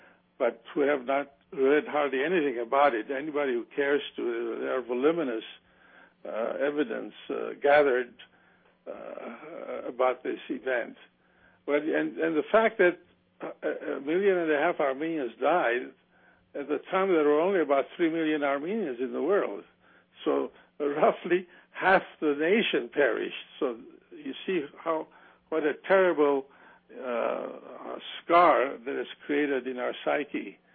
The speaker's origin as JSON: {"language": "English", "country": "Cyprus", "tie": "born or raised there", "said": "Cyprus has been a great place for us all. We had a great upbringing. We grew up in the Second World War years"}